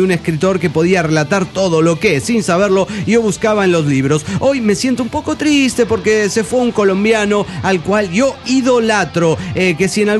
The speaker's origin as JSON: {"language": "Spanish", "town": "Tijuana", "region": "Baja California", "country": "Mexico", "said": "de Tijuas."}